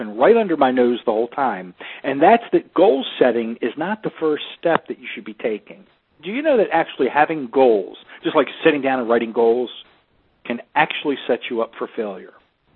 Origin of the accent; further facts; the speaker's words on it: Baltimore, Maryland, United States; now in Tampa, United States; I live in Tampa Bay, Florida. Now, let's say that I want to go to my hometown of Baltimore, Maryland, right?